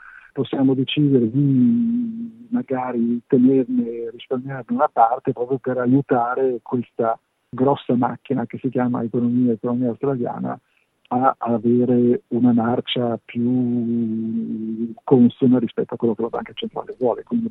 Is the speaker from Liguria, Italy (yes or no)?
yes; Liguria, Italy; Io da buon ligure dico bene